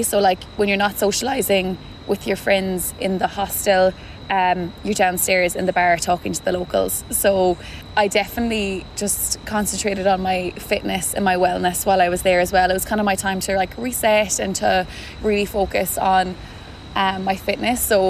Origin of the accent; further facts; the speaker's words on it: Waterville, Munster, Ireland; moved away as an adult; now in Australia; I'm 26 years old. I'm from Waterville in County Kerry, and I moved out to Australia in September this year, well, last year, 2024. I spent 10 days in Sydney, and then I moved up to Queensland